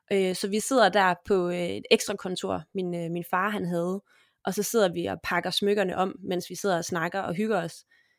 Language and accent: Danish; Aalborg, North Denmark Region, Denmark; Altså, jeg er fra Aalborg, så det er, hvordan man definerer provins.